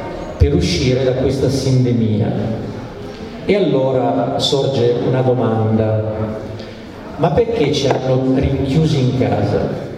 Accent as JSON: {"language": "Italian", "region": "Liguria", "country": "Italy", "said": "Io sono ligure"}